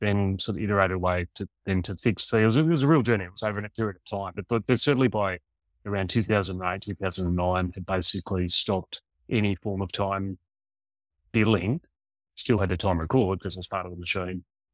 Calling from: Brisbane, Queensland, Australia; our little place Bris Vegas as a hat tip to another part of the US. It's a place called Brisbane on the eastern seaboard of Australia. It's the capital of Queensland.

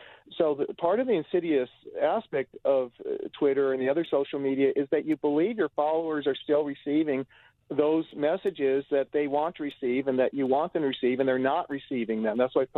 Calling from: California, United States; Yes, I'm calling from the People's Republic of California, unfortunately.

